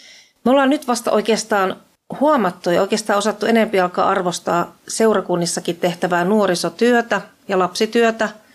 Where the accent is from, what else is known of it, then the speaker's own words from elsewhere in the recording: Lempäälä, Pirkanmaa, Finland; Me ollaan Lempäälästä